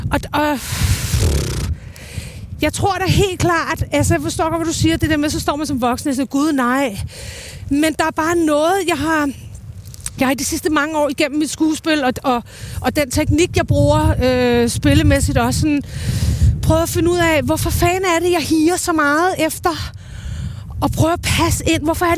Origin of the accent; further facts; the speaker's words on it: Lyngby, Capital Region of Denmark, Denmark; Men jeg kommer fra Lyngby